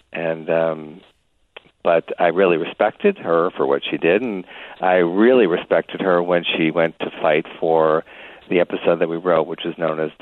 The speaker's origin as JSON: {"language": "English", "town": "Detroit", "region": "Michigan", "country": "United States", "said": "And I'm from Detroit area and very Midwest."}